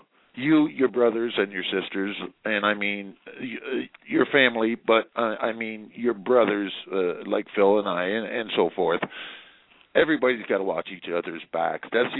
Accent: Canada; I'm a Canadian. I don't give a fuck about Obama.

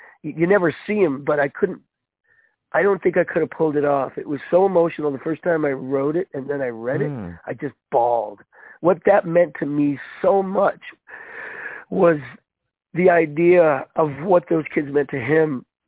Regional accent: Framingham, Massachusetts, United States; now in Huntington, United States; I'm originally from Framingham, Massachusetts, and I live in Huntington, Mass. Now.

